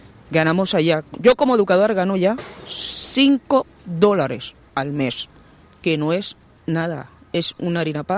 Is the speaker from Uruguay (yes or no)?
no; Venezuela; now in Catalonia, Spain; Vengo de Venezuela